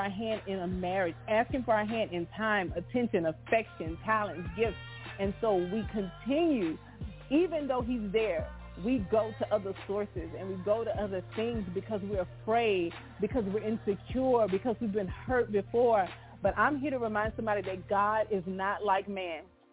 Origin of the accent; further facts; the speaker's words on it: Hammond, Louisiana, United States; Yeah, I'm from Hammond, Louisiana. I'm a PK. … from the Cathedral of Prayer and Deliverance here in Louisiana.